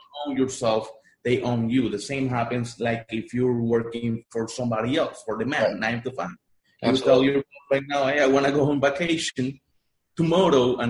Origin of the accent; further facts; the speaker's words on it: Puerto Rico; first language Spanish; English is a second language; moved away as an adult; I'm Puerto Rican. That's why I have an accent, because my first language is Spanish. I'm Puerto Rican. I was in Puerto Rico back in 2006.